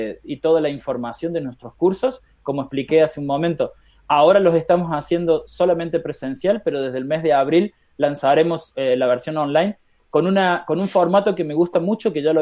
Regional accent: Córdoba, Argentina; now in Barcelona, Spain; soy argentino de nacimiento en la ciudad de Córdoba, aunque vivo en España desde el 2001, en Barcelona desde el 2002, es decir, hace 16 años.

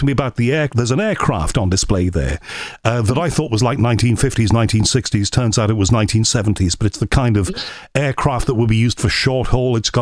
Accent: Liverpool, North West England, United Kingdom; You know, if you're from Liverpool, it's very hard to say permed without sounding like, you know, being the Scouser that I'm proud to be.

